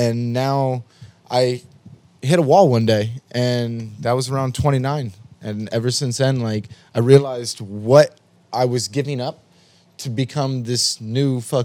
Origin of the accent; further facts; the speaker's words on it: Las Vegas, Nevada, United States; I'm from Vegas where it was literally they pulled out a lint roller and fucking went through your car